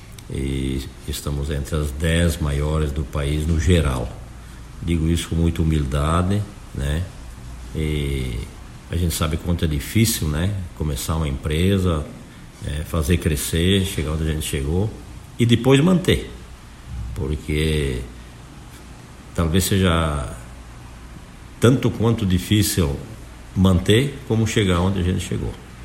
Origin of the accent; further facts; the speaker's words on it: Palmitos, Santa Catarina, Brazil; born there; com meu falecido pai, que veio do Rio Grande do Sul em 1945, eu nasci aqui em Palmitos